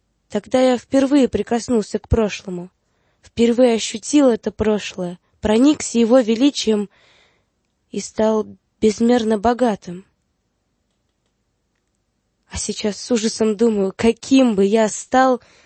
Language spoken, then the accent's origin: Russian; Moscow, Russia; born there; Я родилась в Москве, да?